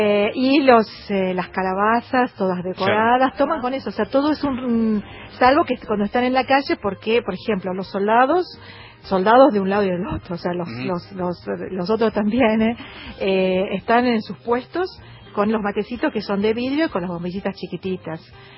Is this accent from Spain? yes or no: no; Yabrud, Rif Dimashq, Syria; Menos en mi pueblo, en Yabrud, porque somos la mayoría argentinos que estamos en ese pueblo.